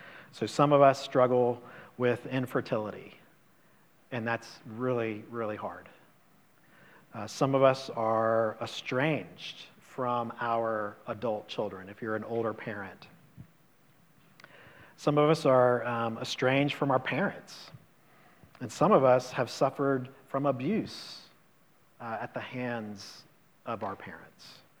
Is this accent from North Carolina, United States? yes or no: yes; Charlotte, North Carolina, United States; I'm from Charlotte, and we were vacationing in the city that I grew up